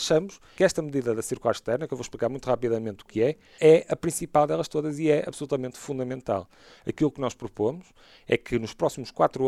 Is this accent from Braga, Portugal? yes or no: yes; Braga, Portugal; Eu sou bracarense como os outros